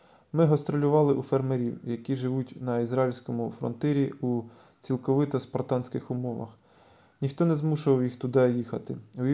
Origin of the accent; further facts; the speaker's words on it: Kharkiv, Kharkiv Oblast, Ukraine; як це відбувалося в моєму рідному Харкові